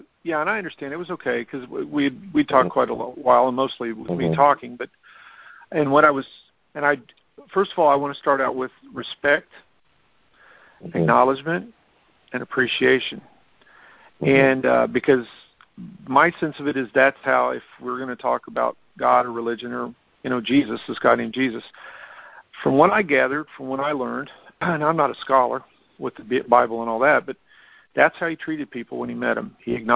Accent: Missouri, United States; And the reason I'm bringing up Missouri is because I'm from Missouri.

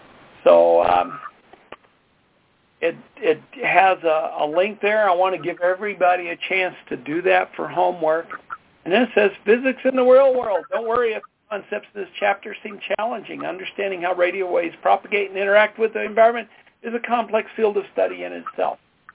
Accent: Colorado, United States; from Colorado.

